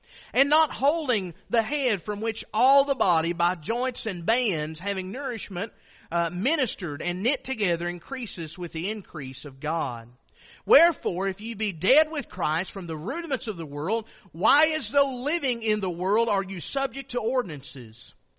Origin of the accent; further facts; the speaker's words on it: Kentucky, United States; Because he's from Perry County, which is a lot farther east than where I'm from.